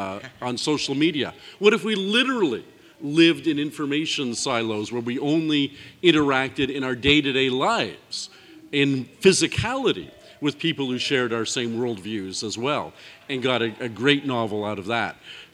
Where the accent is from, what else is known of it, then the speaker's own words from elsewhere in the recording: Canada; just I'm from Canada.